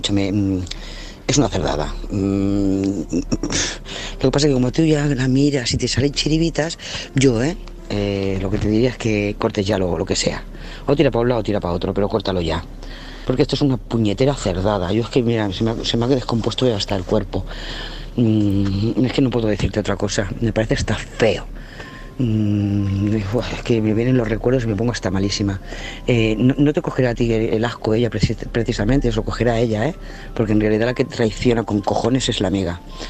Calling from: Lloret de Mar, Catalonia, Spain; de Lloret de Mar.

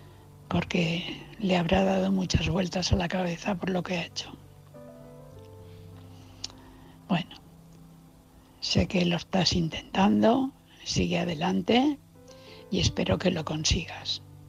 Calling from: Valencia, Valencian Community, Spain; de Valencia.

